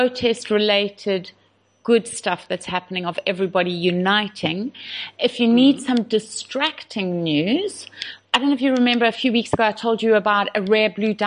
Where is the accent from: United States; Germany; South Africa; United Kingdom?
South Africa; KwaZulu-Natal; I grew up with polo in Shangweni